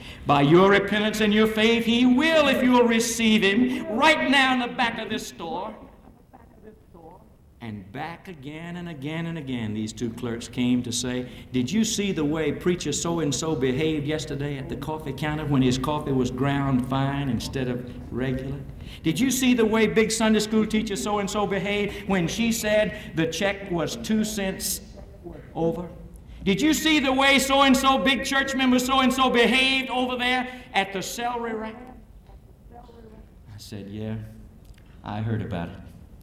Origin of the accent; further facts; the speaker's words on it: Opelika, Alabama, United States; I worked for a while in the A&P store in my hometown of Opelika, Alabama.